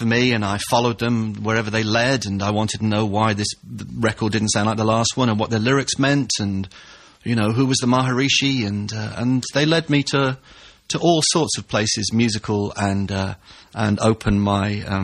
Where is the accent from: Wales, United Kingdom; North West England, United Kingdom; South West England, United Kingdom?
Wales, United Kingdom; Cwmbran; I grew up in South Wales in a new town called Cwmbran.